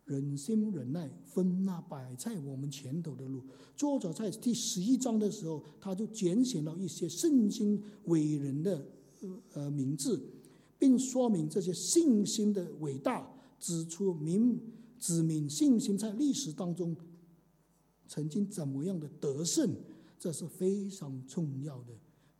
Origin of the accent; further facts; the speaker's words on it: China; 我们中国人很吃苦没有问题